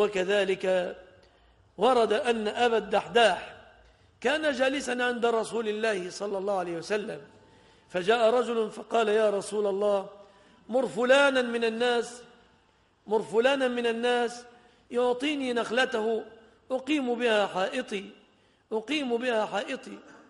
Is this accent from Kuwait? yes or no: no; Egypt; فعلى ما تعودناه عندنا في مصر اشترت الأجرة، كم الأجرة؟